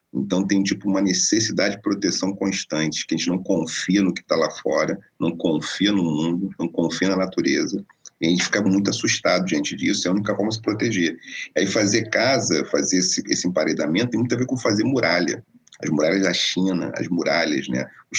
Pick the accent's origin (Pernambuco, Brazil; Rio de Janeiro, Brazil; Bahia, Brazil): Rio de Janeiro, Brazil; além de ter uma formação muito tradicional no subúrbio carioca, né, nasci em Oswaldo Cruz, onde fui criado e gestado e brinquei naquelas ruas ali